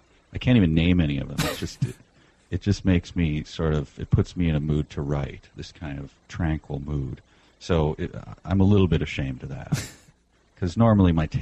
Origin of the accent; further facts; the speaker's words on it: Midwest, United States; I'm Danish. I was raised in the Midwest and never lived anywhere else.